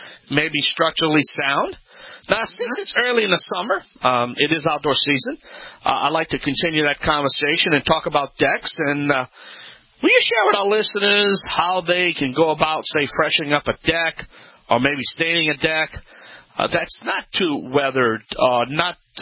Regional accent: Louisiana, United States; Hello, everyone.

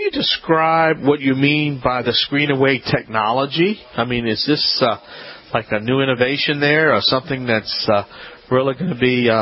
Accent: New Orleans, Louisiana, United States; I'm glad I escaped my hometown, New Orleans.

